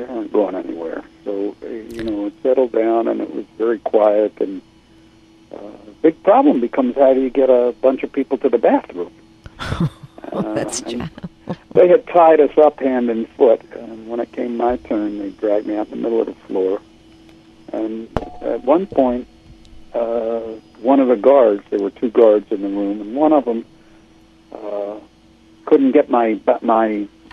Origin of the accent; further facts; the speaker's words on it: Baltimore, Maryland, United States; moved away as an adult; also born or lived in Ann Arbor / Philadelphia / Washington, D.C. / Edmonton; now in Tucson, United States; Lived in Baltimore until I was about 34 or so, and moved to Philadelphia, then back to Washington, D.C., and spent most of the last 20 to 30 years of my life in Edmonton, Alber